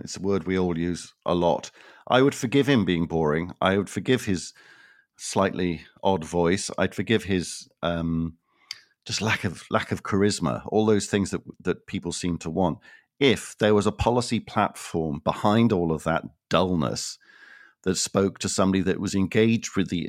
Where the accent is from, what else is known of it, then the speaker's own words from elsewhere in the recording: Cardiff, Wales, United Kingdom; I grew up in Jim Callaghan's constituency in Cardiff.